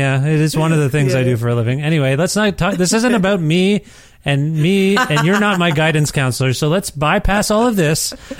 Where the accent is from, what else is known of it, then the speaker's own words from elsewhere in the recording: Canada; born there; my parents are from India and they moved here and then I was born in Canada and I've been to India. I've been back once.